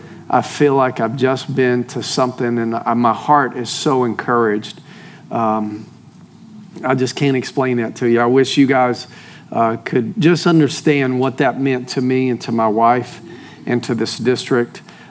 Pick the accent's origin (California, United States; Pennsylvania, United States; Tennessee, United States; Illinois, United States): Tennessee, United States; also born or lived in Staten Island, New York; I know I don't sound like a New Yorker. That's because I grew up in East Tennessee, but I was in Staten Island, on the North Shore of Staten Island, for almost 13 years